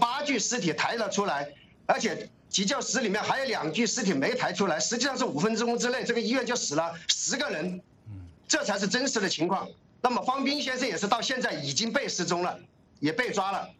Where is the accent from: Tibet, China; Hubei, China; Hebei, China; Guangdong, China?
Hubei, China; Wuhan; 都是我们武汉的网友，我们自己自发的把这些东西发出去